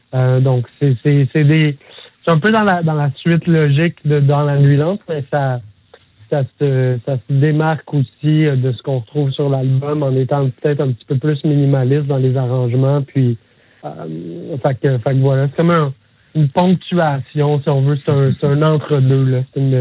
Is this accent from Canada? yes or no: yes; Sutton, Quebec, Canada; Fait qu'on joue à Sutton, dans mon patelin, début avril.